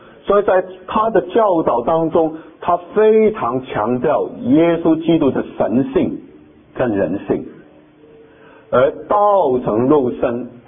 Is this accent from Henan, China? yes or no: no; Guangdong, China; 比如说我们广东人在香港常常描写人说